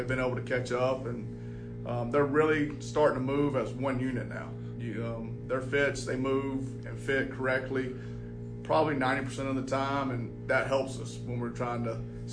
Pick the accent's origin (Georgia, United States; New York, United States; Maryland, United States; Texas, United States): Georgia, United States; Sandersville; I grew up in Sandersville, Georgia. I ended up going to college at Valdosta State.